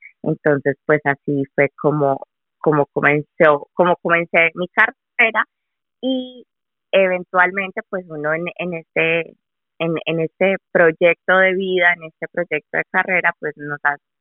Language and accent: Spanish; Toronto, Ontario, Canada; also born or lived in Colombia; Yo nací en Colombia, pero llegué a Canadá a la temprana edad de 9 años, cuando mi familia inmigró a Canadá, y desde ese entonces, pues, me crié y crecí aquí en todo lo que se llama la gran área de Toronto, en diferentes lugares